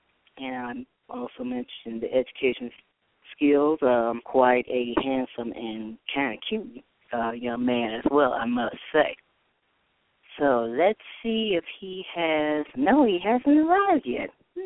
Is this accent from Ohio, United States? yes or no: yes; Toledo, Ohio, United States; finally made it to having a live remote done for my hometown of Toledo, Ohio.